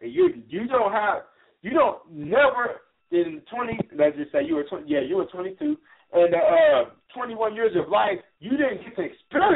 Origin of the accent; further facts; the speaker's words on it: Muskogee, Oklahoma, United States; Like, I know where I come from Muskogee.